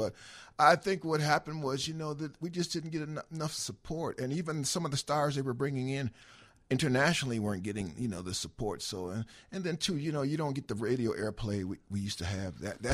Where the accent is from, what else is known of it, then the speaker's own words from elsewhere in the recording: Chicago, Illinois, United States; Yeah, well, you know, I'm from Chicago.